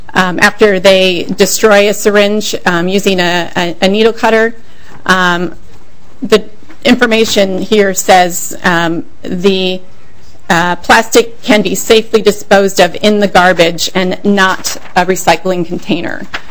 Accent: Washington, District of Columbia, United States; Sure. I'm from Washington, D.C.

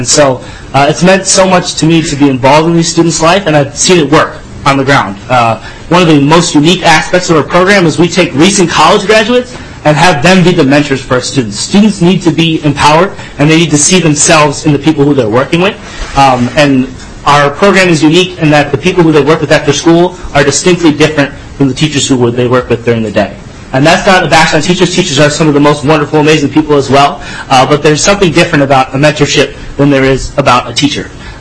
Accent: St. Paul, Minnesota, United States; I'm a St. Paul native. I grew up here in Minnesota, and I went to St. Olaf College.

